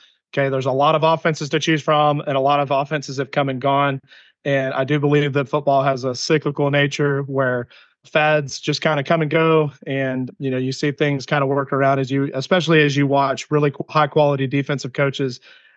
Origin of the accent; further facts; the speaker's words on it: Abilene, Texas, United States; here in Abilene, Texas. And so getting an opportunity to come back to my hometown where my wife is also from here at McMurray has been a tremendous blessing for me and my family